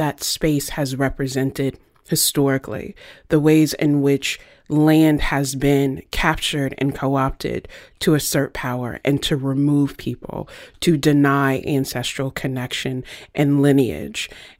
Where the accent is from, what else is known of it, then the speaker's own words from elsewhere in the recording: Virginia, United States; I told Leah about my own experience growing up in Virginia. My families on both sides had farms, so I learned at an early age what to listen for in nature.